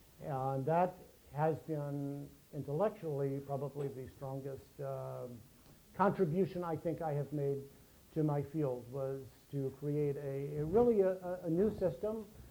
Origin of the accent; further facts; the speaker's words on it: Washington, District of Columbia, United States; I come from Washington, D.C., which is an international city, and I live next door to people who were ambassadors or worked in consulates anyway.